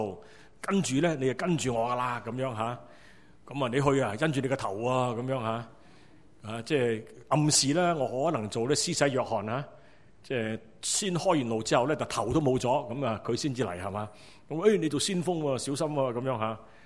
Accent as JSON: {"language": "Cantonese", "region": "Guangdong", "country": "China", "said": "好像我們廣東人，中國人經常說，一句生，兩句熟"}